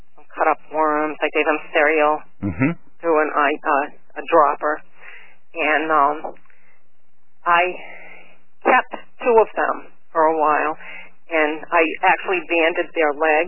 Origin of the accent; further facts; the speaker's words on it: Massachusetts, United States; Yes, I grew up on the Cape. I'm a native.